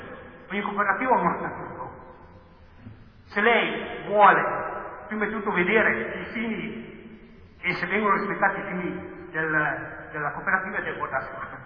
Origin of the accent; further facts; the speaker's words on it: Cerreto Castello, Piedmont, Italy; sono di Cerreto Castello.